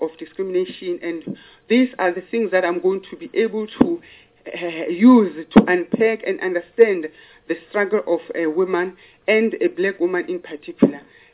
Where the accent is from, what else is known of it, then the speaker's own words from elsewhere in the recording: Soweto, Gauteng, South Africa; also born or lived in Diepkloof / Venda; I was born at Diepkloof, Zone 6. I grew up in Soweto, where I finished my primary education